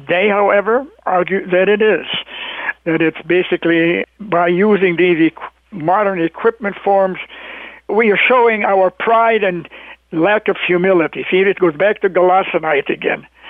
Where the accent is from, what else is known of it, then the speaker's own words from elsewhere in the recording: Manitoba, Canada; When I grew up in Western Manitoba on the farm